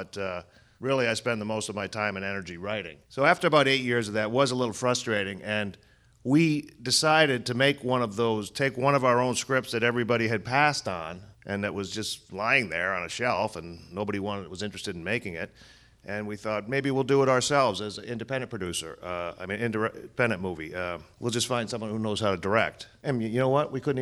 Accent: Rhode Island, United States; my brother Peter and I both, we grew up in Rhode Island and didn't have really anything to do with film whatsoever.

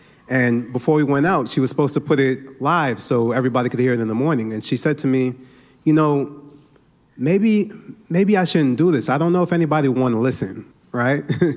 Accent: Brooklyn, New York, United States; I'm Nigerian. I'm from Brooklyn, New York.

